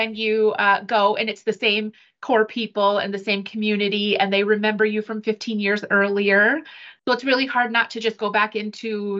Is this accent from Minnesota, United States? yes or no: yes; Minnesota, United States; Yeah. So I am from Minnesota. I'm a North girl.